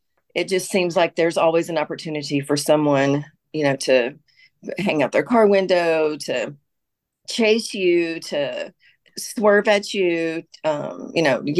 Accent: Memphis, Tennessee, United States; now in Chattanooga, United States; I live in Chattanooga, Tennessee. I'm originally from Memphis

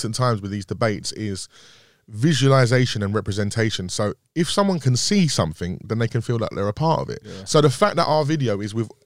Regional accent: London, United Kingdom; I think we're privileged because we come from London.

